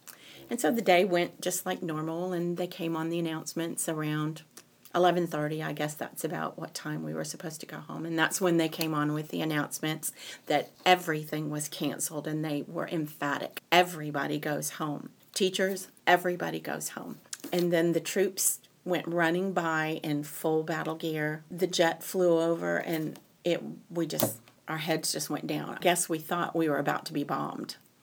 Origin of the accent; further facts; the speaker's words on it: Virginia, United States; because I came from Virginia and I liked history and I love Virginia history and American history